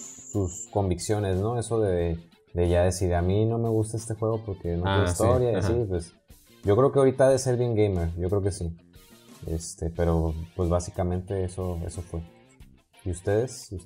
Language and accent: Spanish; Tijuana, Baja California, Mexico; Oye, pues yo también soy de Tijuana, hay que vernos.